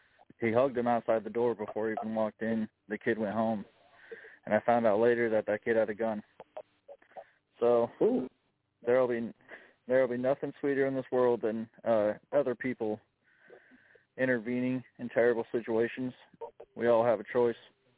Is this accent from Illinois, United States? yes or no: yes; Chicago, Illinois, United States; I'm from Chicago, and I work security in the school system.